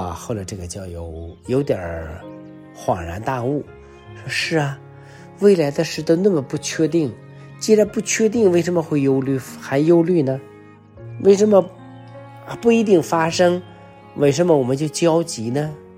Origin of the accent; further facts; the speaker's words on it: China; 大概尤其我们中国人对于我们自己的未来经常的焦虑，也带给我们很多的痛苦。